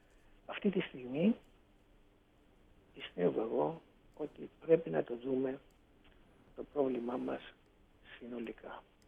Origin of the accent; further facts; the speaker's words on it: Cyprus; σας ανέφερα πώς εξελίχθηκε η πόλη μου, mm-hmm. έτσι εξελίχθηκε όλη η Κύπρος